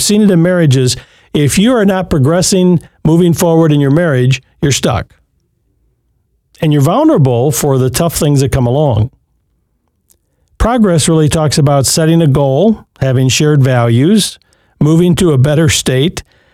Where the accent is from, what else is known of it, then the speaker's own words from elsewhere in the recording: Michigan, United States; And I grew up in Western Michigan on Lake Michigan, so we had a lot of snow, tons of it.